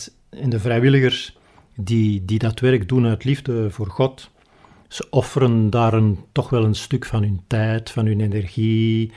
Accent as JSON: {"language": "Dutch", "country": "Belgium", "said": "omdat ik uit België kom."}